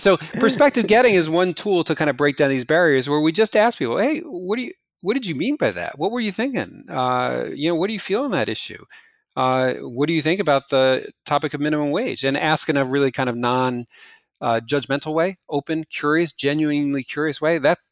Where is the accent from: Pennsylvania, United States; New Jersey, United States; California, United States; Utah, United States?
New Jersey, United States; when I go back to New Jersey, my hometown, I'm frequently stereotyped as the egghead academic